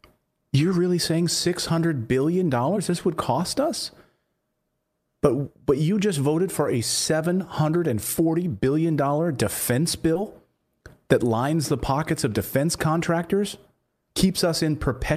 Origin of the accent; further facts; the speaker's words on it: Pennsylvania, United States; Here's Senator from my home state of Pennsylvania screwing over the American people.